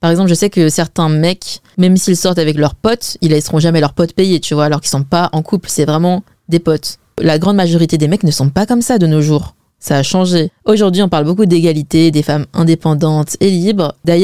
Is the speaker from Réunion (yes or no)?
no; China; perso, je suis chinoise et en plus, je suis chinoise Wen